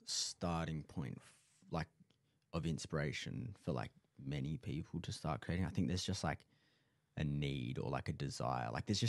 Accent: Karratha, Western Australia, Australia; that's like the best takeaway you could probably get from growing up in Karatha is like it definitely teaches you that you need to work hard

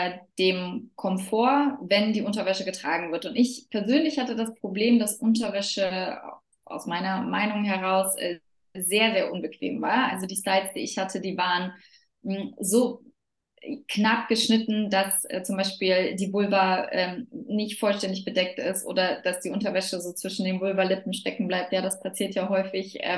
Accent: Berlin, Germany; komme aus Berlin und bin auch gebürtige Berlinerin

